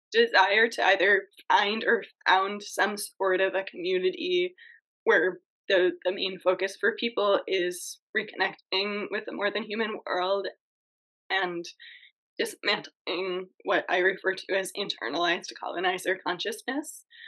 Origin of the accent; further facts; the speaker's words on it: Maine, United States; We're here in Maine, in my home state where both of our families are